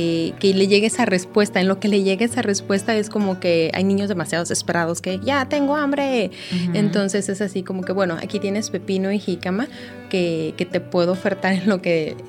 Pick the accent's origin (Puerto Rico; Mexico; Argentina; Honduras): Mexico; nosotros como mexicanos desgraciadamente tenemos dichos que relacionan todo con la comida.